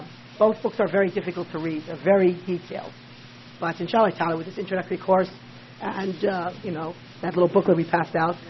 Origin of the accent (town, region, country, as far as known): United States; born there